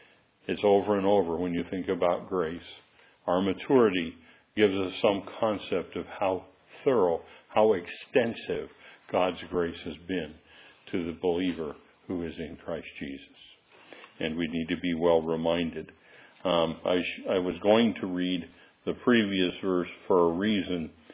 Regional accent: California, United States; I'm still a California guy at heart, but I'm from Eastern California. I'm not from Western California. Eastern California is on the backside of the Sierras.

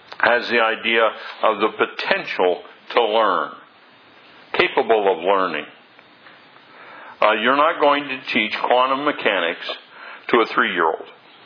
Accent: Bridgeport, California, United States; born there; I was born in Bridgeport, California, on the backside of the Sierra Mountains.

